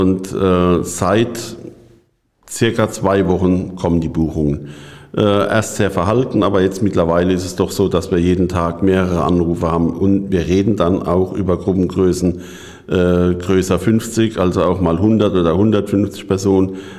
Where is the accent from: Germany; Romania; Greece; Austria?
Germany; Oberursel, Hesse; also jetzt bezogen auf meinen Heimatort Oberursel.